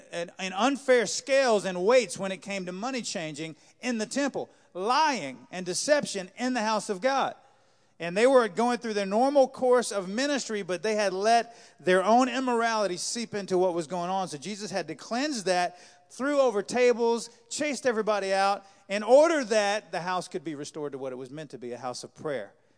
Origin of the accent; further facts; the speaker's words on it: New Orleans, Louisiana, United States; now in South Carolina, United States; We've had storms here in South Carolina. Anybody need to see another hurricane? I don't. I grew up in New Orleans. I saw a few, so we're good.